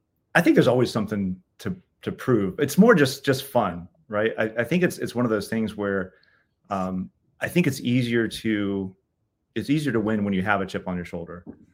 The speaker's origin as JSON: {"language": "English", "town": "Kansas City", "region": "Missouri", "country": "United States", "tie": "born or raised there", "said": "So, I grew up in Kansas City. Or around Kansas City."}